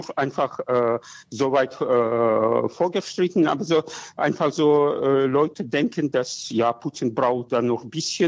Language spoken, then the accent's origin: German; Russia; German is a second language; ich komme aus Russland